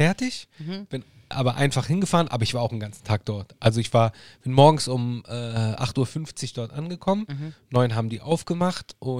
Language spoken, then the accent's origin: German; Germany; Das wird uns keiner nehmen und genauso wie wir Deutsche sind. Das kann uns auch keiner nehmen, weil wir hier geboren wurden